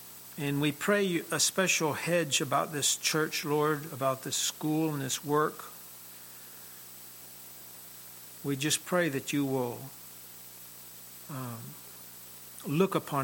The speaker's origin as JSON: {"language": "English", "town": "Dallas", "region": "Texas", "country": "United States", "said": "I came from Dallas, Texas."}